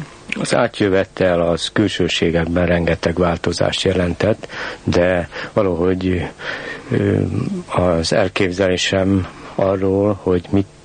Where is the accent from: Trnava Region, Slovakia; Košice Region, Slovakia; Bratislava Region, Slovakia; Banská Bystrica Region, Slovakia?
Bratislava Region, Slovakia; Bratislava; now in Budapest, Hungary; Hát miért élek én pozsonyiként Budapesten?